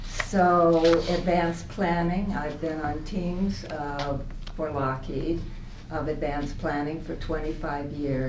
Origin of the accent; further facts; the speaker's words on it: California, United States; now in Brookings, United States; I'm relatively new to Brookings. I came from the Bay Area.